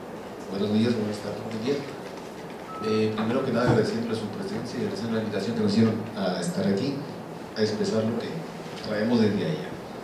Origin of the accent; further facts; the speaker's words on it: Mexico; Recuerdo claramente cuando llegaron a mi pueblo, allá a Loma de Barco